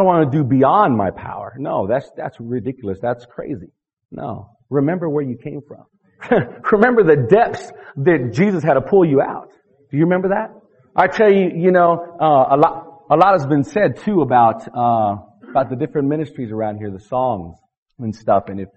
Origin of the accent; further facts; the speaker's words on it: United States; By the grace of God, I'm glad I'm an American. I'm glad I was born here.